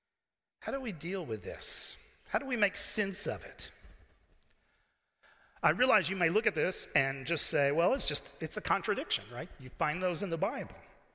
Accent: Dallas, Texas, United States; I grew up in Dallas, Texas

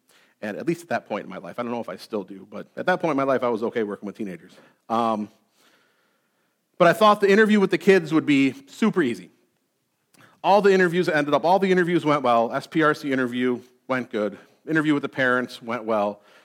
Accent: Clarence, United States; a Methodist church in my hometown, in Clarence, the town I grew up in.

